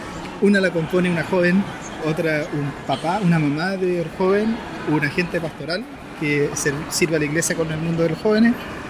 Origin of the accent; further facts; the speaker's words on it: Chile; Y lo hermoso ha sido de vernos todos como comunidad chilena.